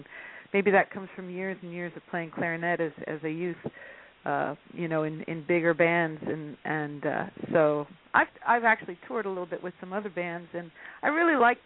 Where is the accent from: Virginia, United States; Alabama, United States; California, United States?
California, United States; San Francisco, of course, since I'm from the Bay Area, I get a lot of love from all the people that have supported me through the years.